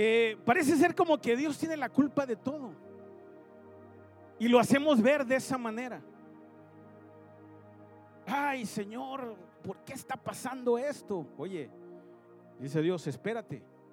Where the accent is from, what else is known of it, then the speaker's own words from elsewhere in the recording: Puerto Rico; Sorry, se me trabó la... Es que soy puertorriqueño.